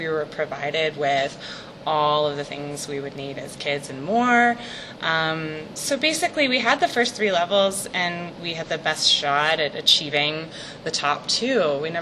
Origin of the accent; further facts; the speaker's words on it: Vancouver, British Columbia, Canada; I'm anorexic from Vancouver.